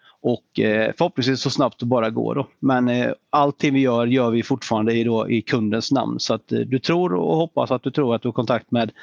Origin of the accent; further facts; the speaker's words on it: Habo, Jönköping County, Sweden; vi är ju egentligen tre grabbar från en liten ort i Sverige som heter Habo.